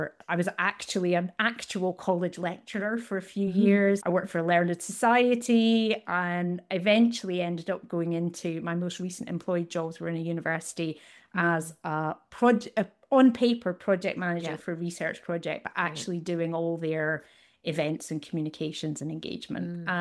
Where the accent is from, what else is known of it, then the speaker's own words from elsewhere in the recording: Scotland, United Kingdom; People listening might not know my accent, depending, but I'm from Scotland originally.